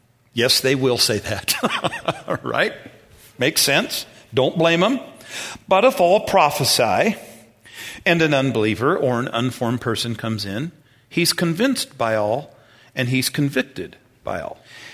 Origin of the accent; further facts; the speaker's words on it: United States; because I'm young buck, I'm a Yankee, I'm from America, I'm not Canadian.